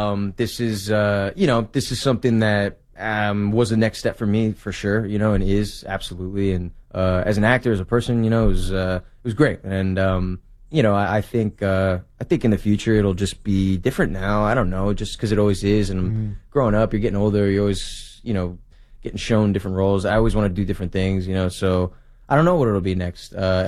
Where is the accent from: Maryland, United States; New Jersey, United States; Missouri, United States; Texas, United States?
New Jersey, United States; Springfield; New Jersey, in Springfield.